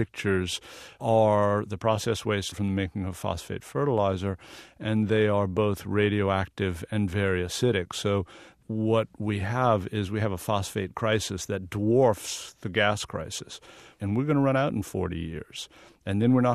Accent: the South, United States; accent: Southern; And I'm from the South, so in my best Southern accent, I said

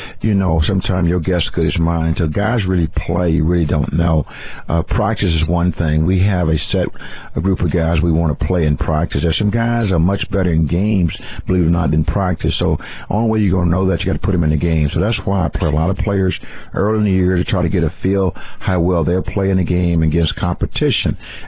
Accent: Kentucky, United States; now in Minnesota, United States; it's amazing how many people that I know that are from, say, from Kentucky as a whole and from my hometown that lives in Minnesota.

